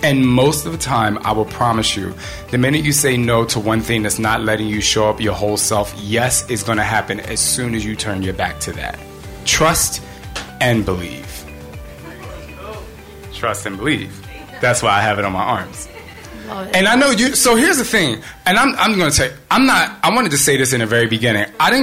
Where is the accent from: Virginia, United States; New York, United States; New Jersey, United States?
New Jersey, United States; I'm from Jersey.